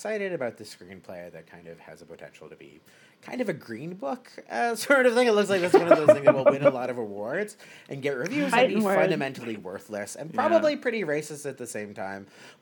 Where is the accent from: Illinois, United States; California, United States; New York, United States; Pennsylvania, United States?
Illinois, United States; Chicago; You know, like I grew up in Chicago and he was a friggin' Chicago police officer.